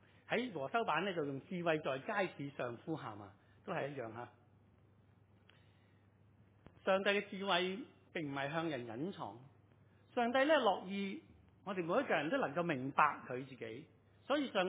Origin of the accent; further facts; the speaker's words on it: China; 我们中国人很熟这句说话，是吧？